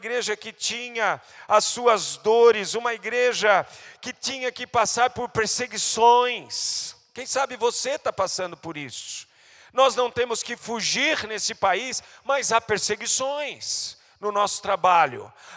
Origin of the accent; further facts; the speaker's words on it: Brazil; neste país que conhecemos como Brasil, nos quais muitos de nós nasceram e somos brasileiros, essa é a nossa nacionalidade.